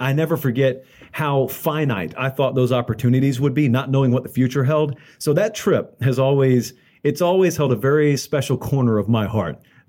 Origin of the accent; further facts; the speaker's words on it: the South, United States; I thought, growing up in the South, I thought I'd never have a reason to go out there again.